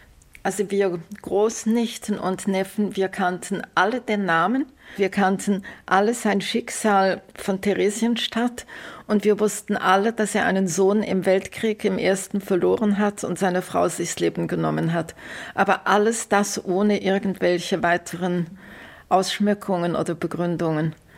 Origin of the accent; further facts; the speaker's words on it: Basel, Basel-Stadt, Switzerland; Wir sind beide in Basel aufgewachsen.